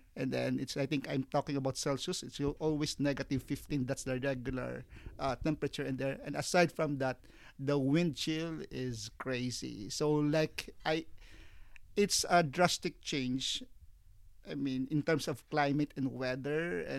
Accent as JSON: {"language": "English", "town": "Iloilo", "region": "Western Visayas", "country": "Philippines", "said": "So in my case, I'm from Iloilo, and that final interview was in Bacolod, was another island."}